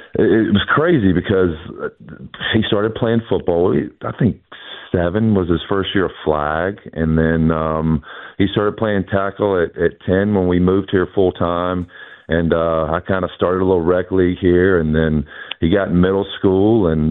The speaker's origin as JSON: {"language": "English", "town": "Senoia", "region": "Georgia", "country": "United States", "tie": "born or raised there", "said": "I grew up in Senoia, Georgia, which that was the country back in the day."}